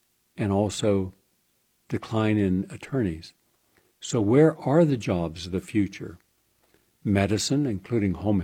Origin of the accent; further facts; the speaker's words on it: Parkersburg, West Virginia, United States; I had a friend who was a school teacher in my hometown of Parkersburg, West Virginia